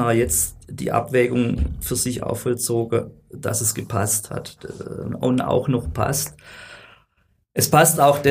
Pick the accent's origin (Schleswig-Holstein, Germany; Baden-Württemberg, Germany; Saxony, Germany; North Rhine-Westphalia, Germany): Baden-Württemberg, Germany; Stuttgart; Ja, ich bin ja gebürtiger Stuttgarter, ich muss da eh still sein.